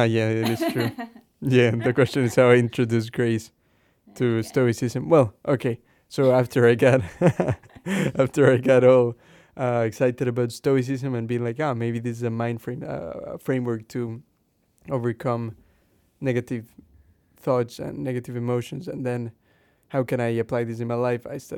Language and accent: English; Ecuador; now in England; Like, I'm from Ecuador, South America. We're currently living here in England.